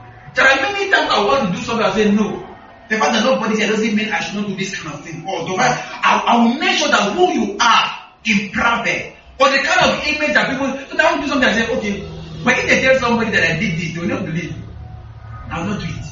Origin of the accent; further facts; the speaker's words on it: Northern Nigeria, Nigeria; accent: Northern Nigerian; Do I have an accent? Northern accent? Right? So people should say that I speak like a Hausa person. Yes, sir. Right? Because I'm from the north.